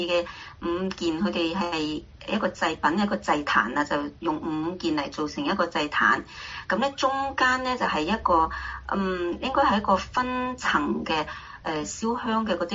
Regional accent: Guangdong, China; 我哋廣東人經常食嘅面之類嘅中餐

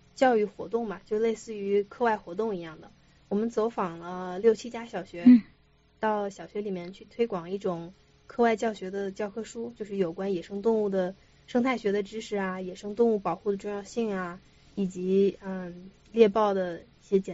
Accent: China; 我说我不是白人，我是中国人，我是黄种人。

